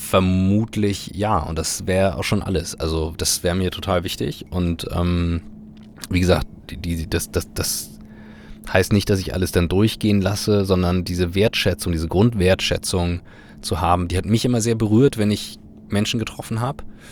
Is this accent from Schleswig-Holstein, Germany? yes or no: yes; Kiel, Schleswig-Holstein, Germany; ich bin in Kiel groß geworden.